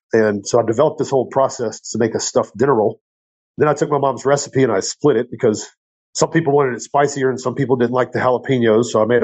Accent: Louisiana, United States; I love cooking. Growing up in Louisiana, it's kind of a rite of passage.

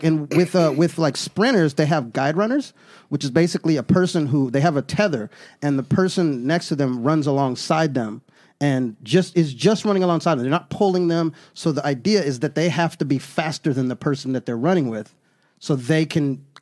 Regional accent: Florida, United States; moved away; Oh, mine too. Yeah. I took elocution lessons when I moved from Florida to Washington because people couldn't understand what the fuck I was saying.

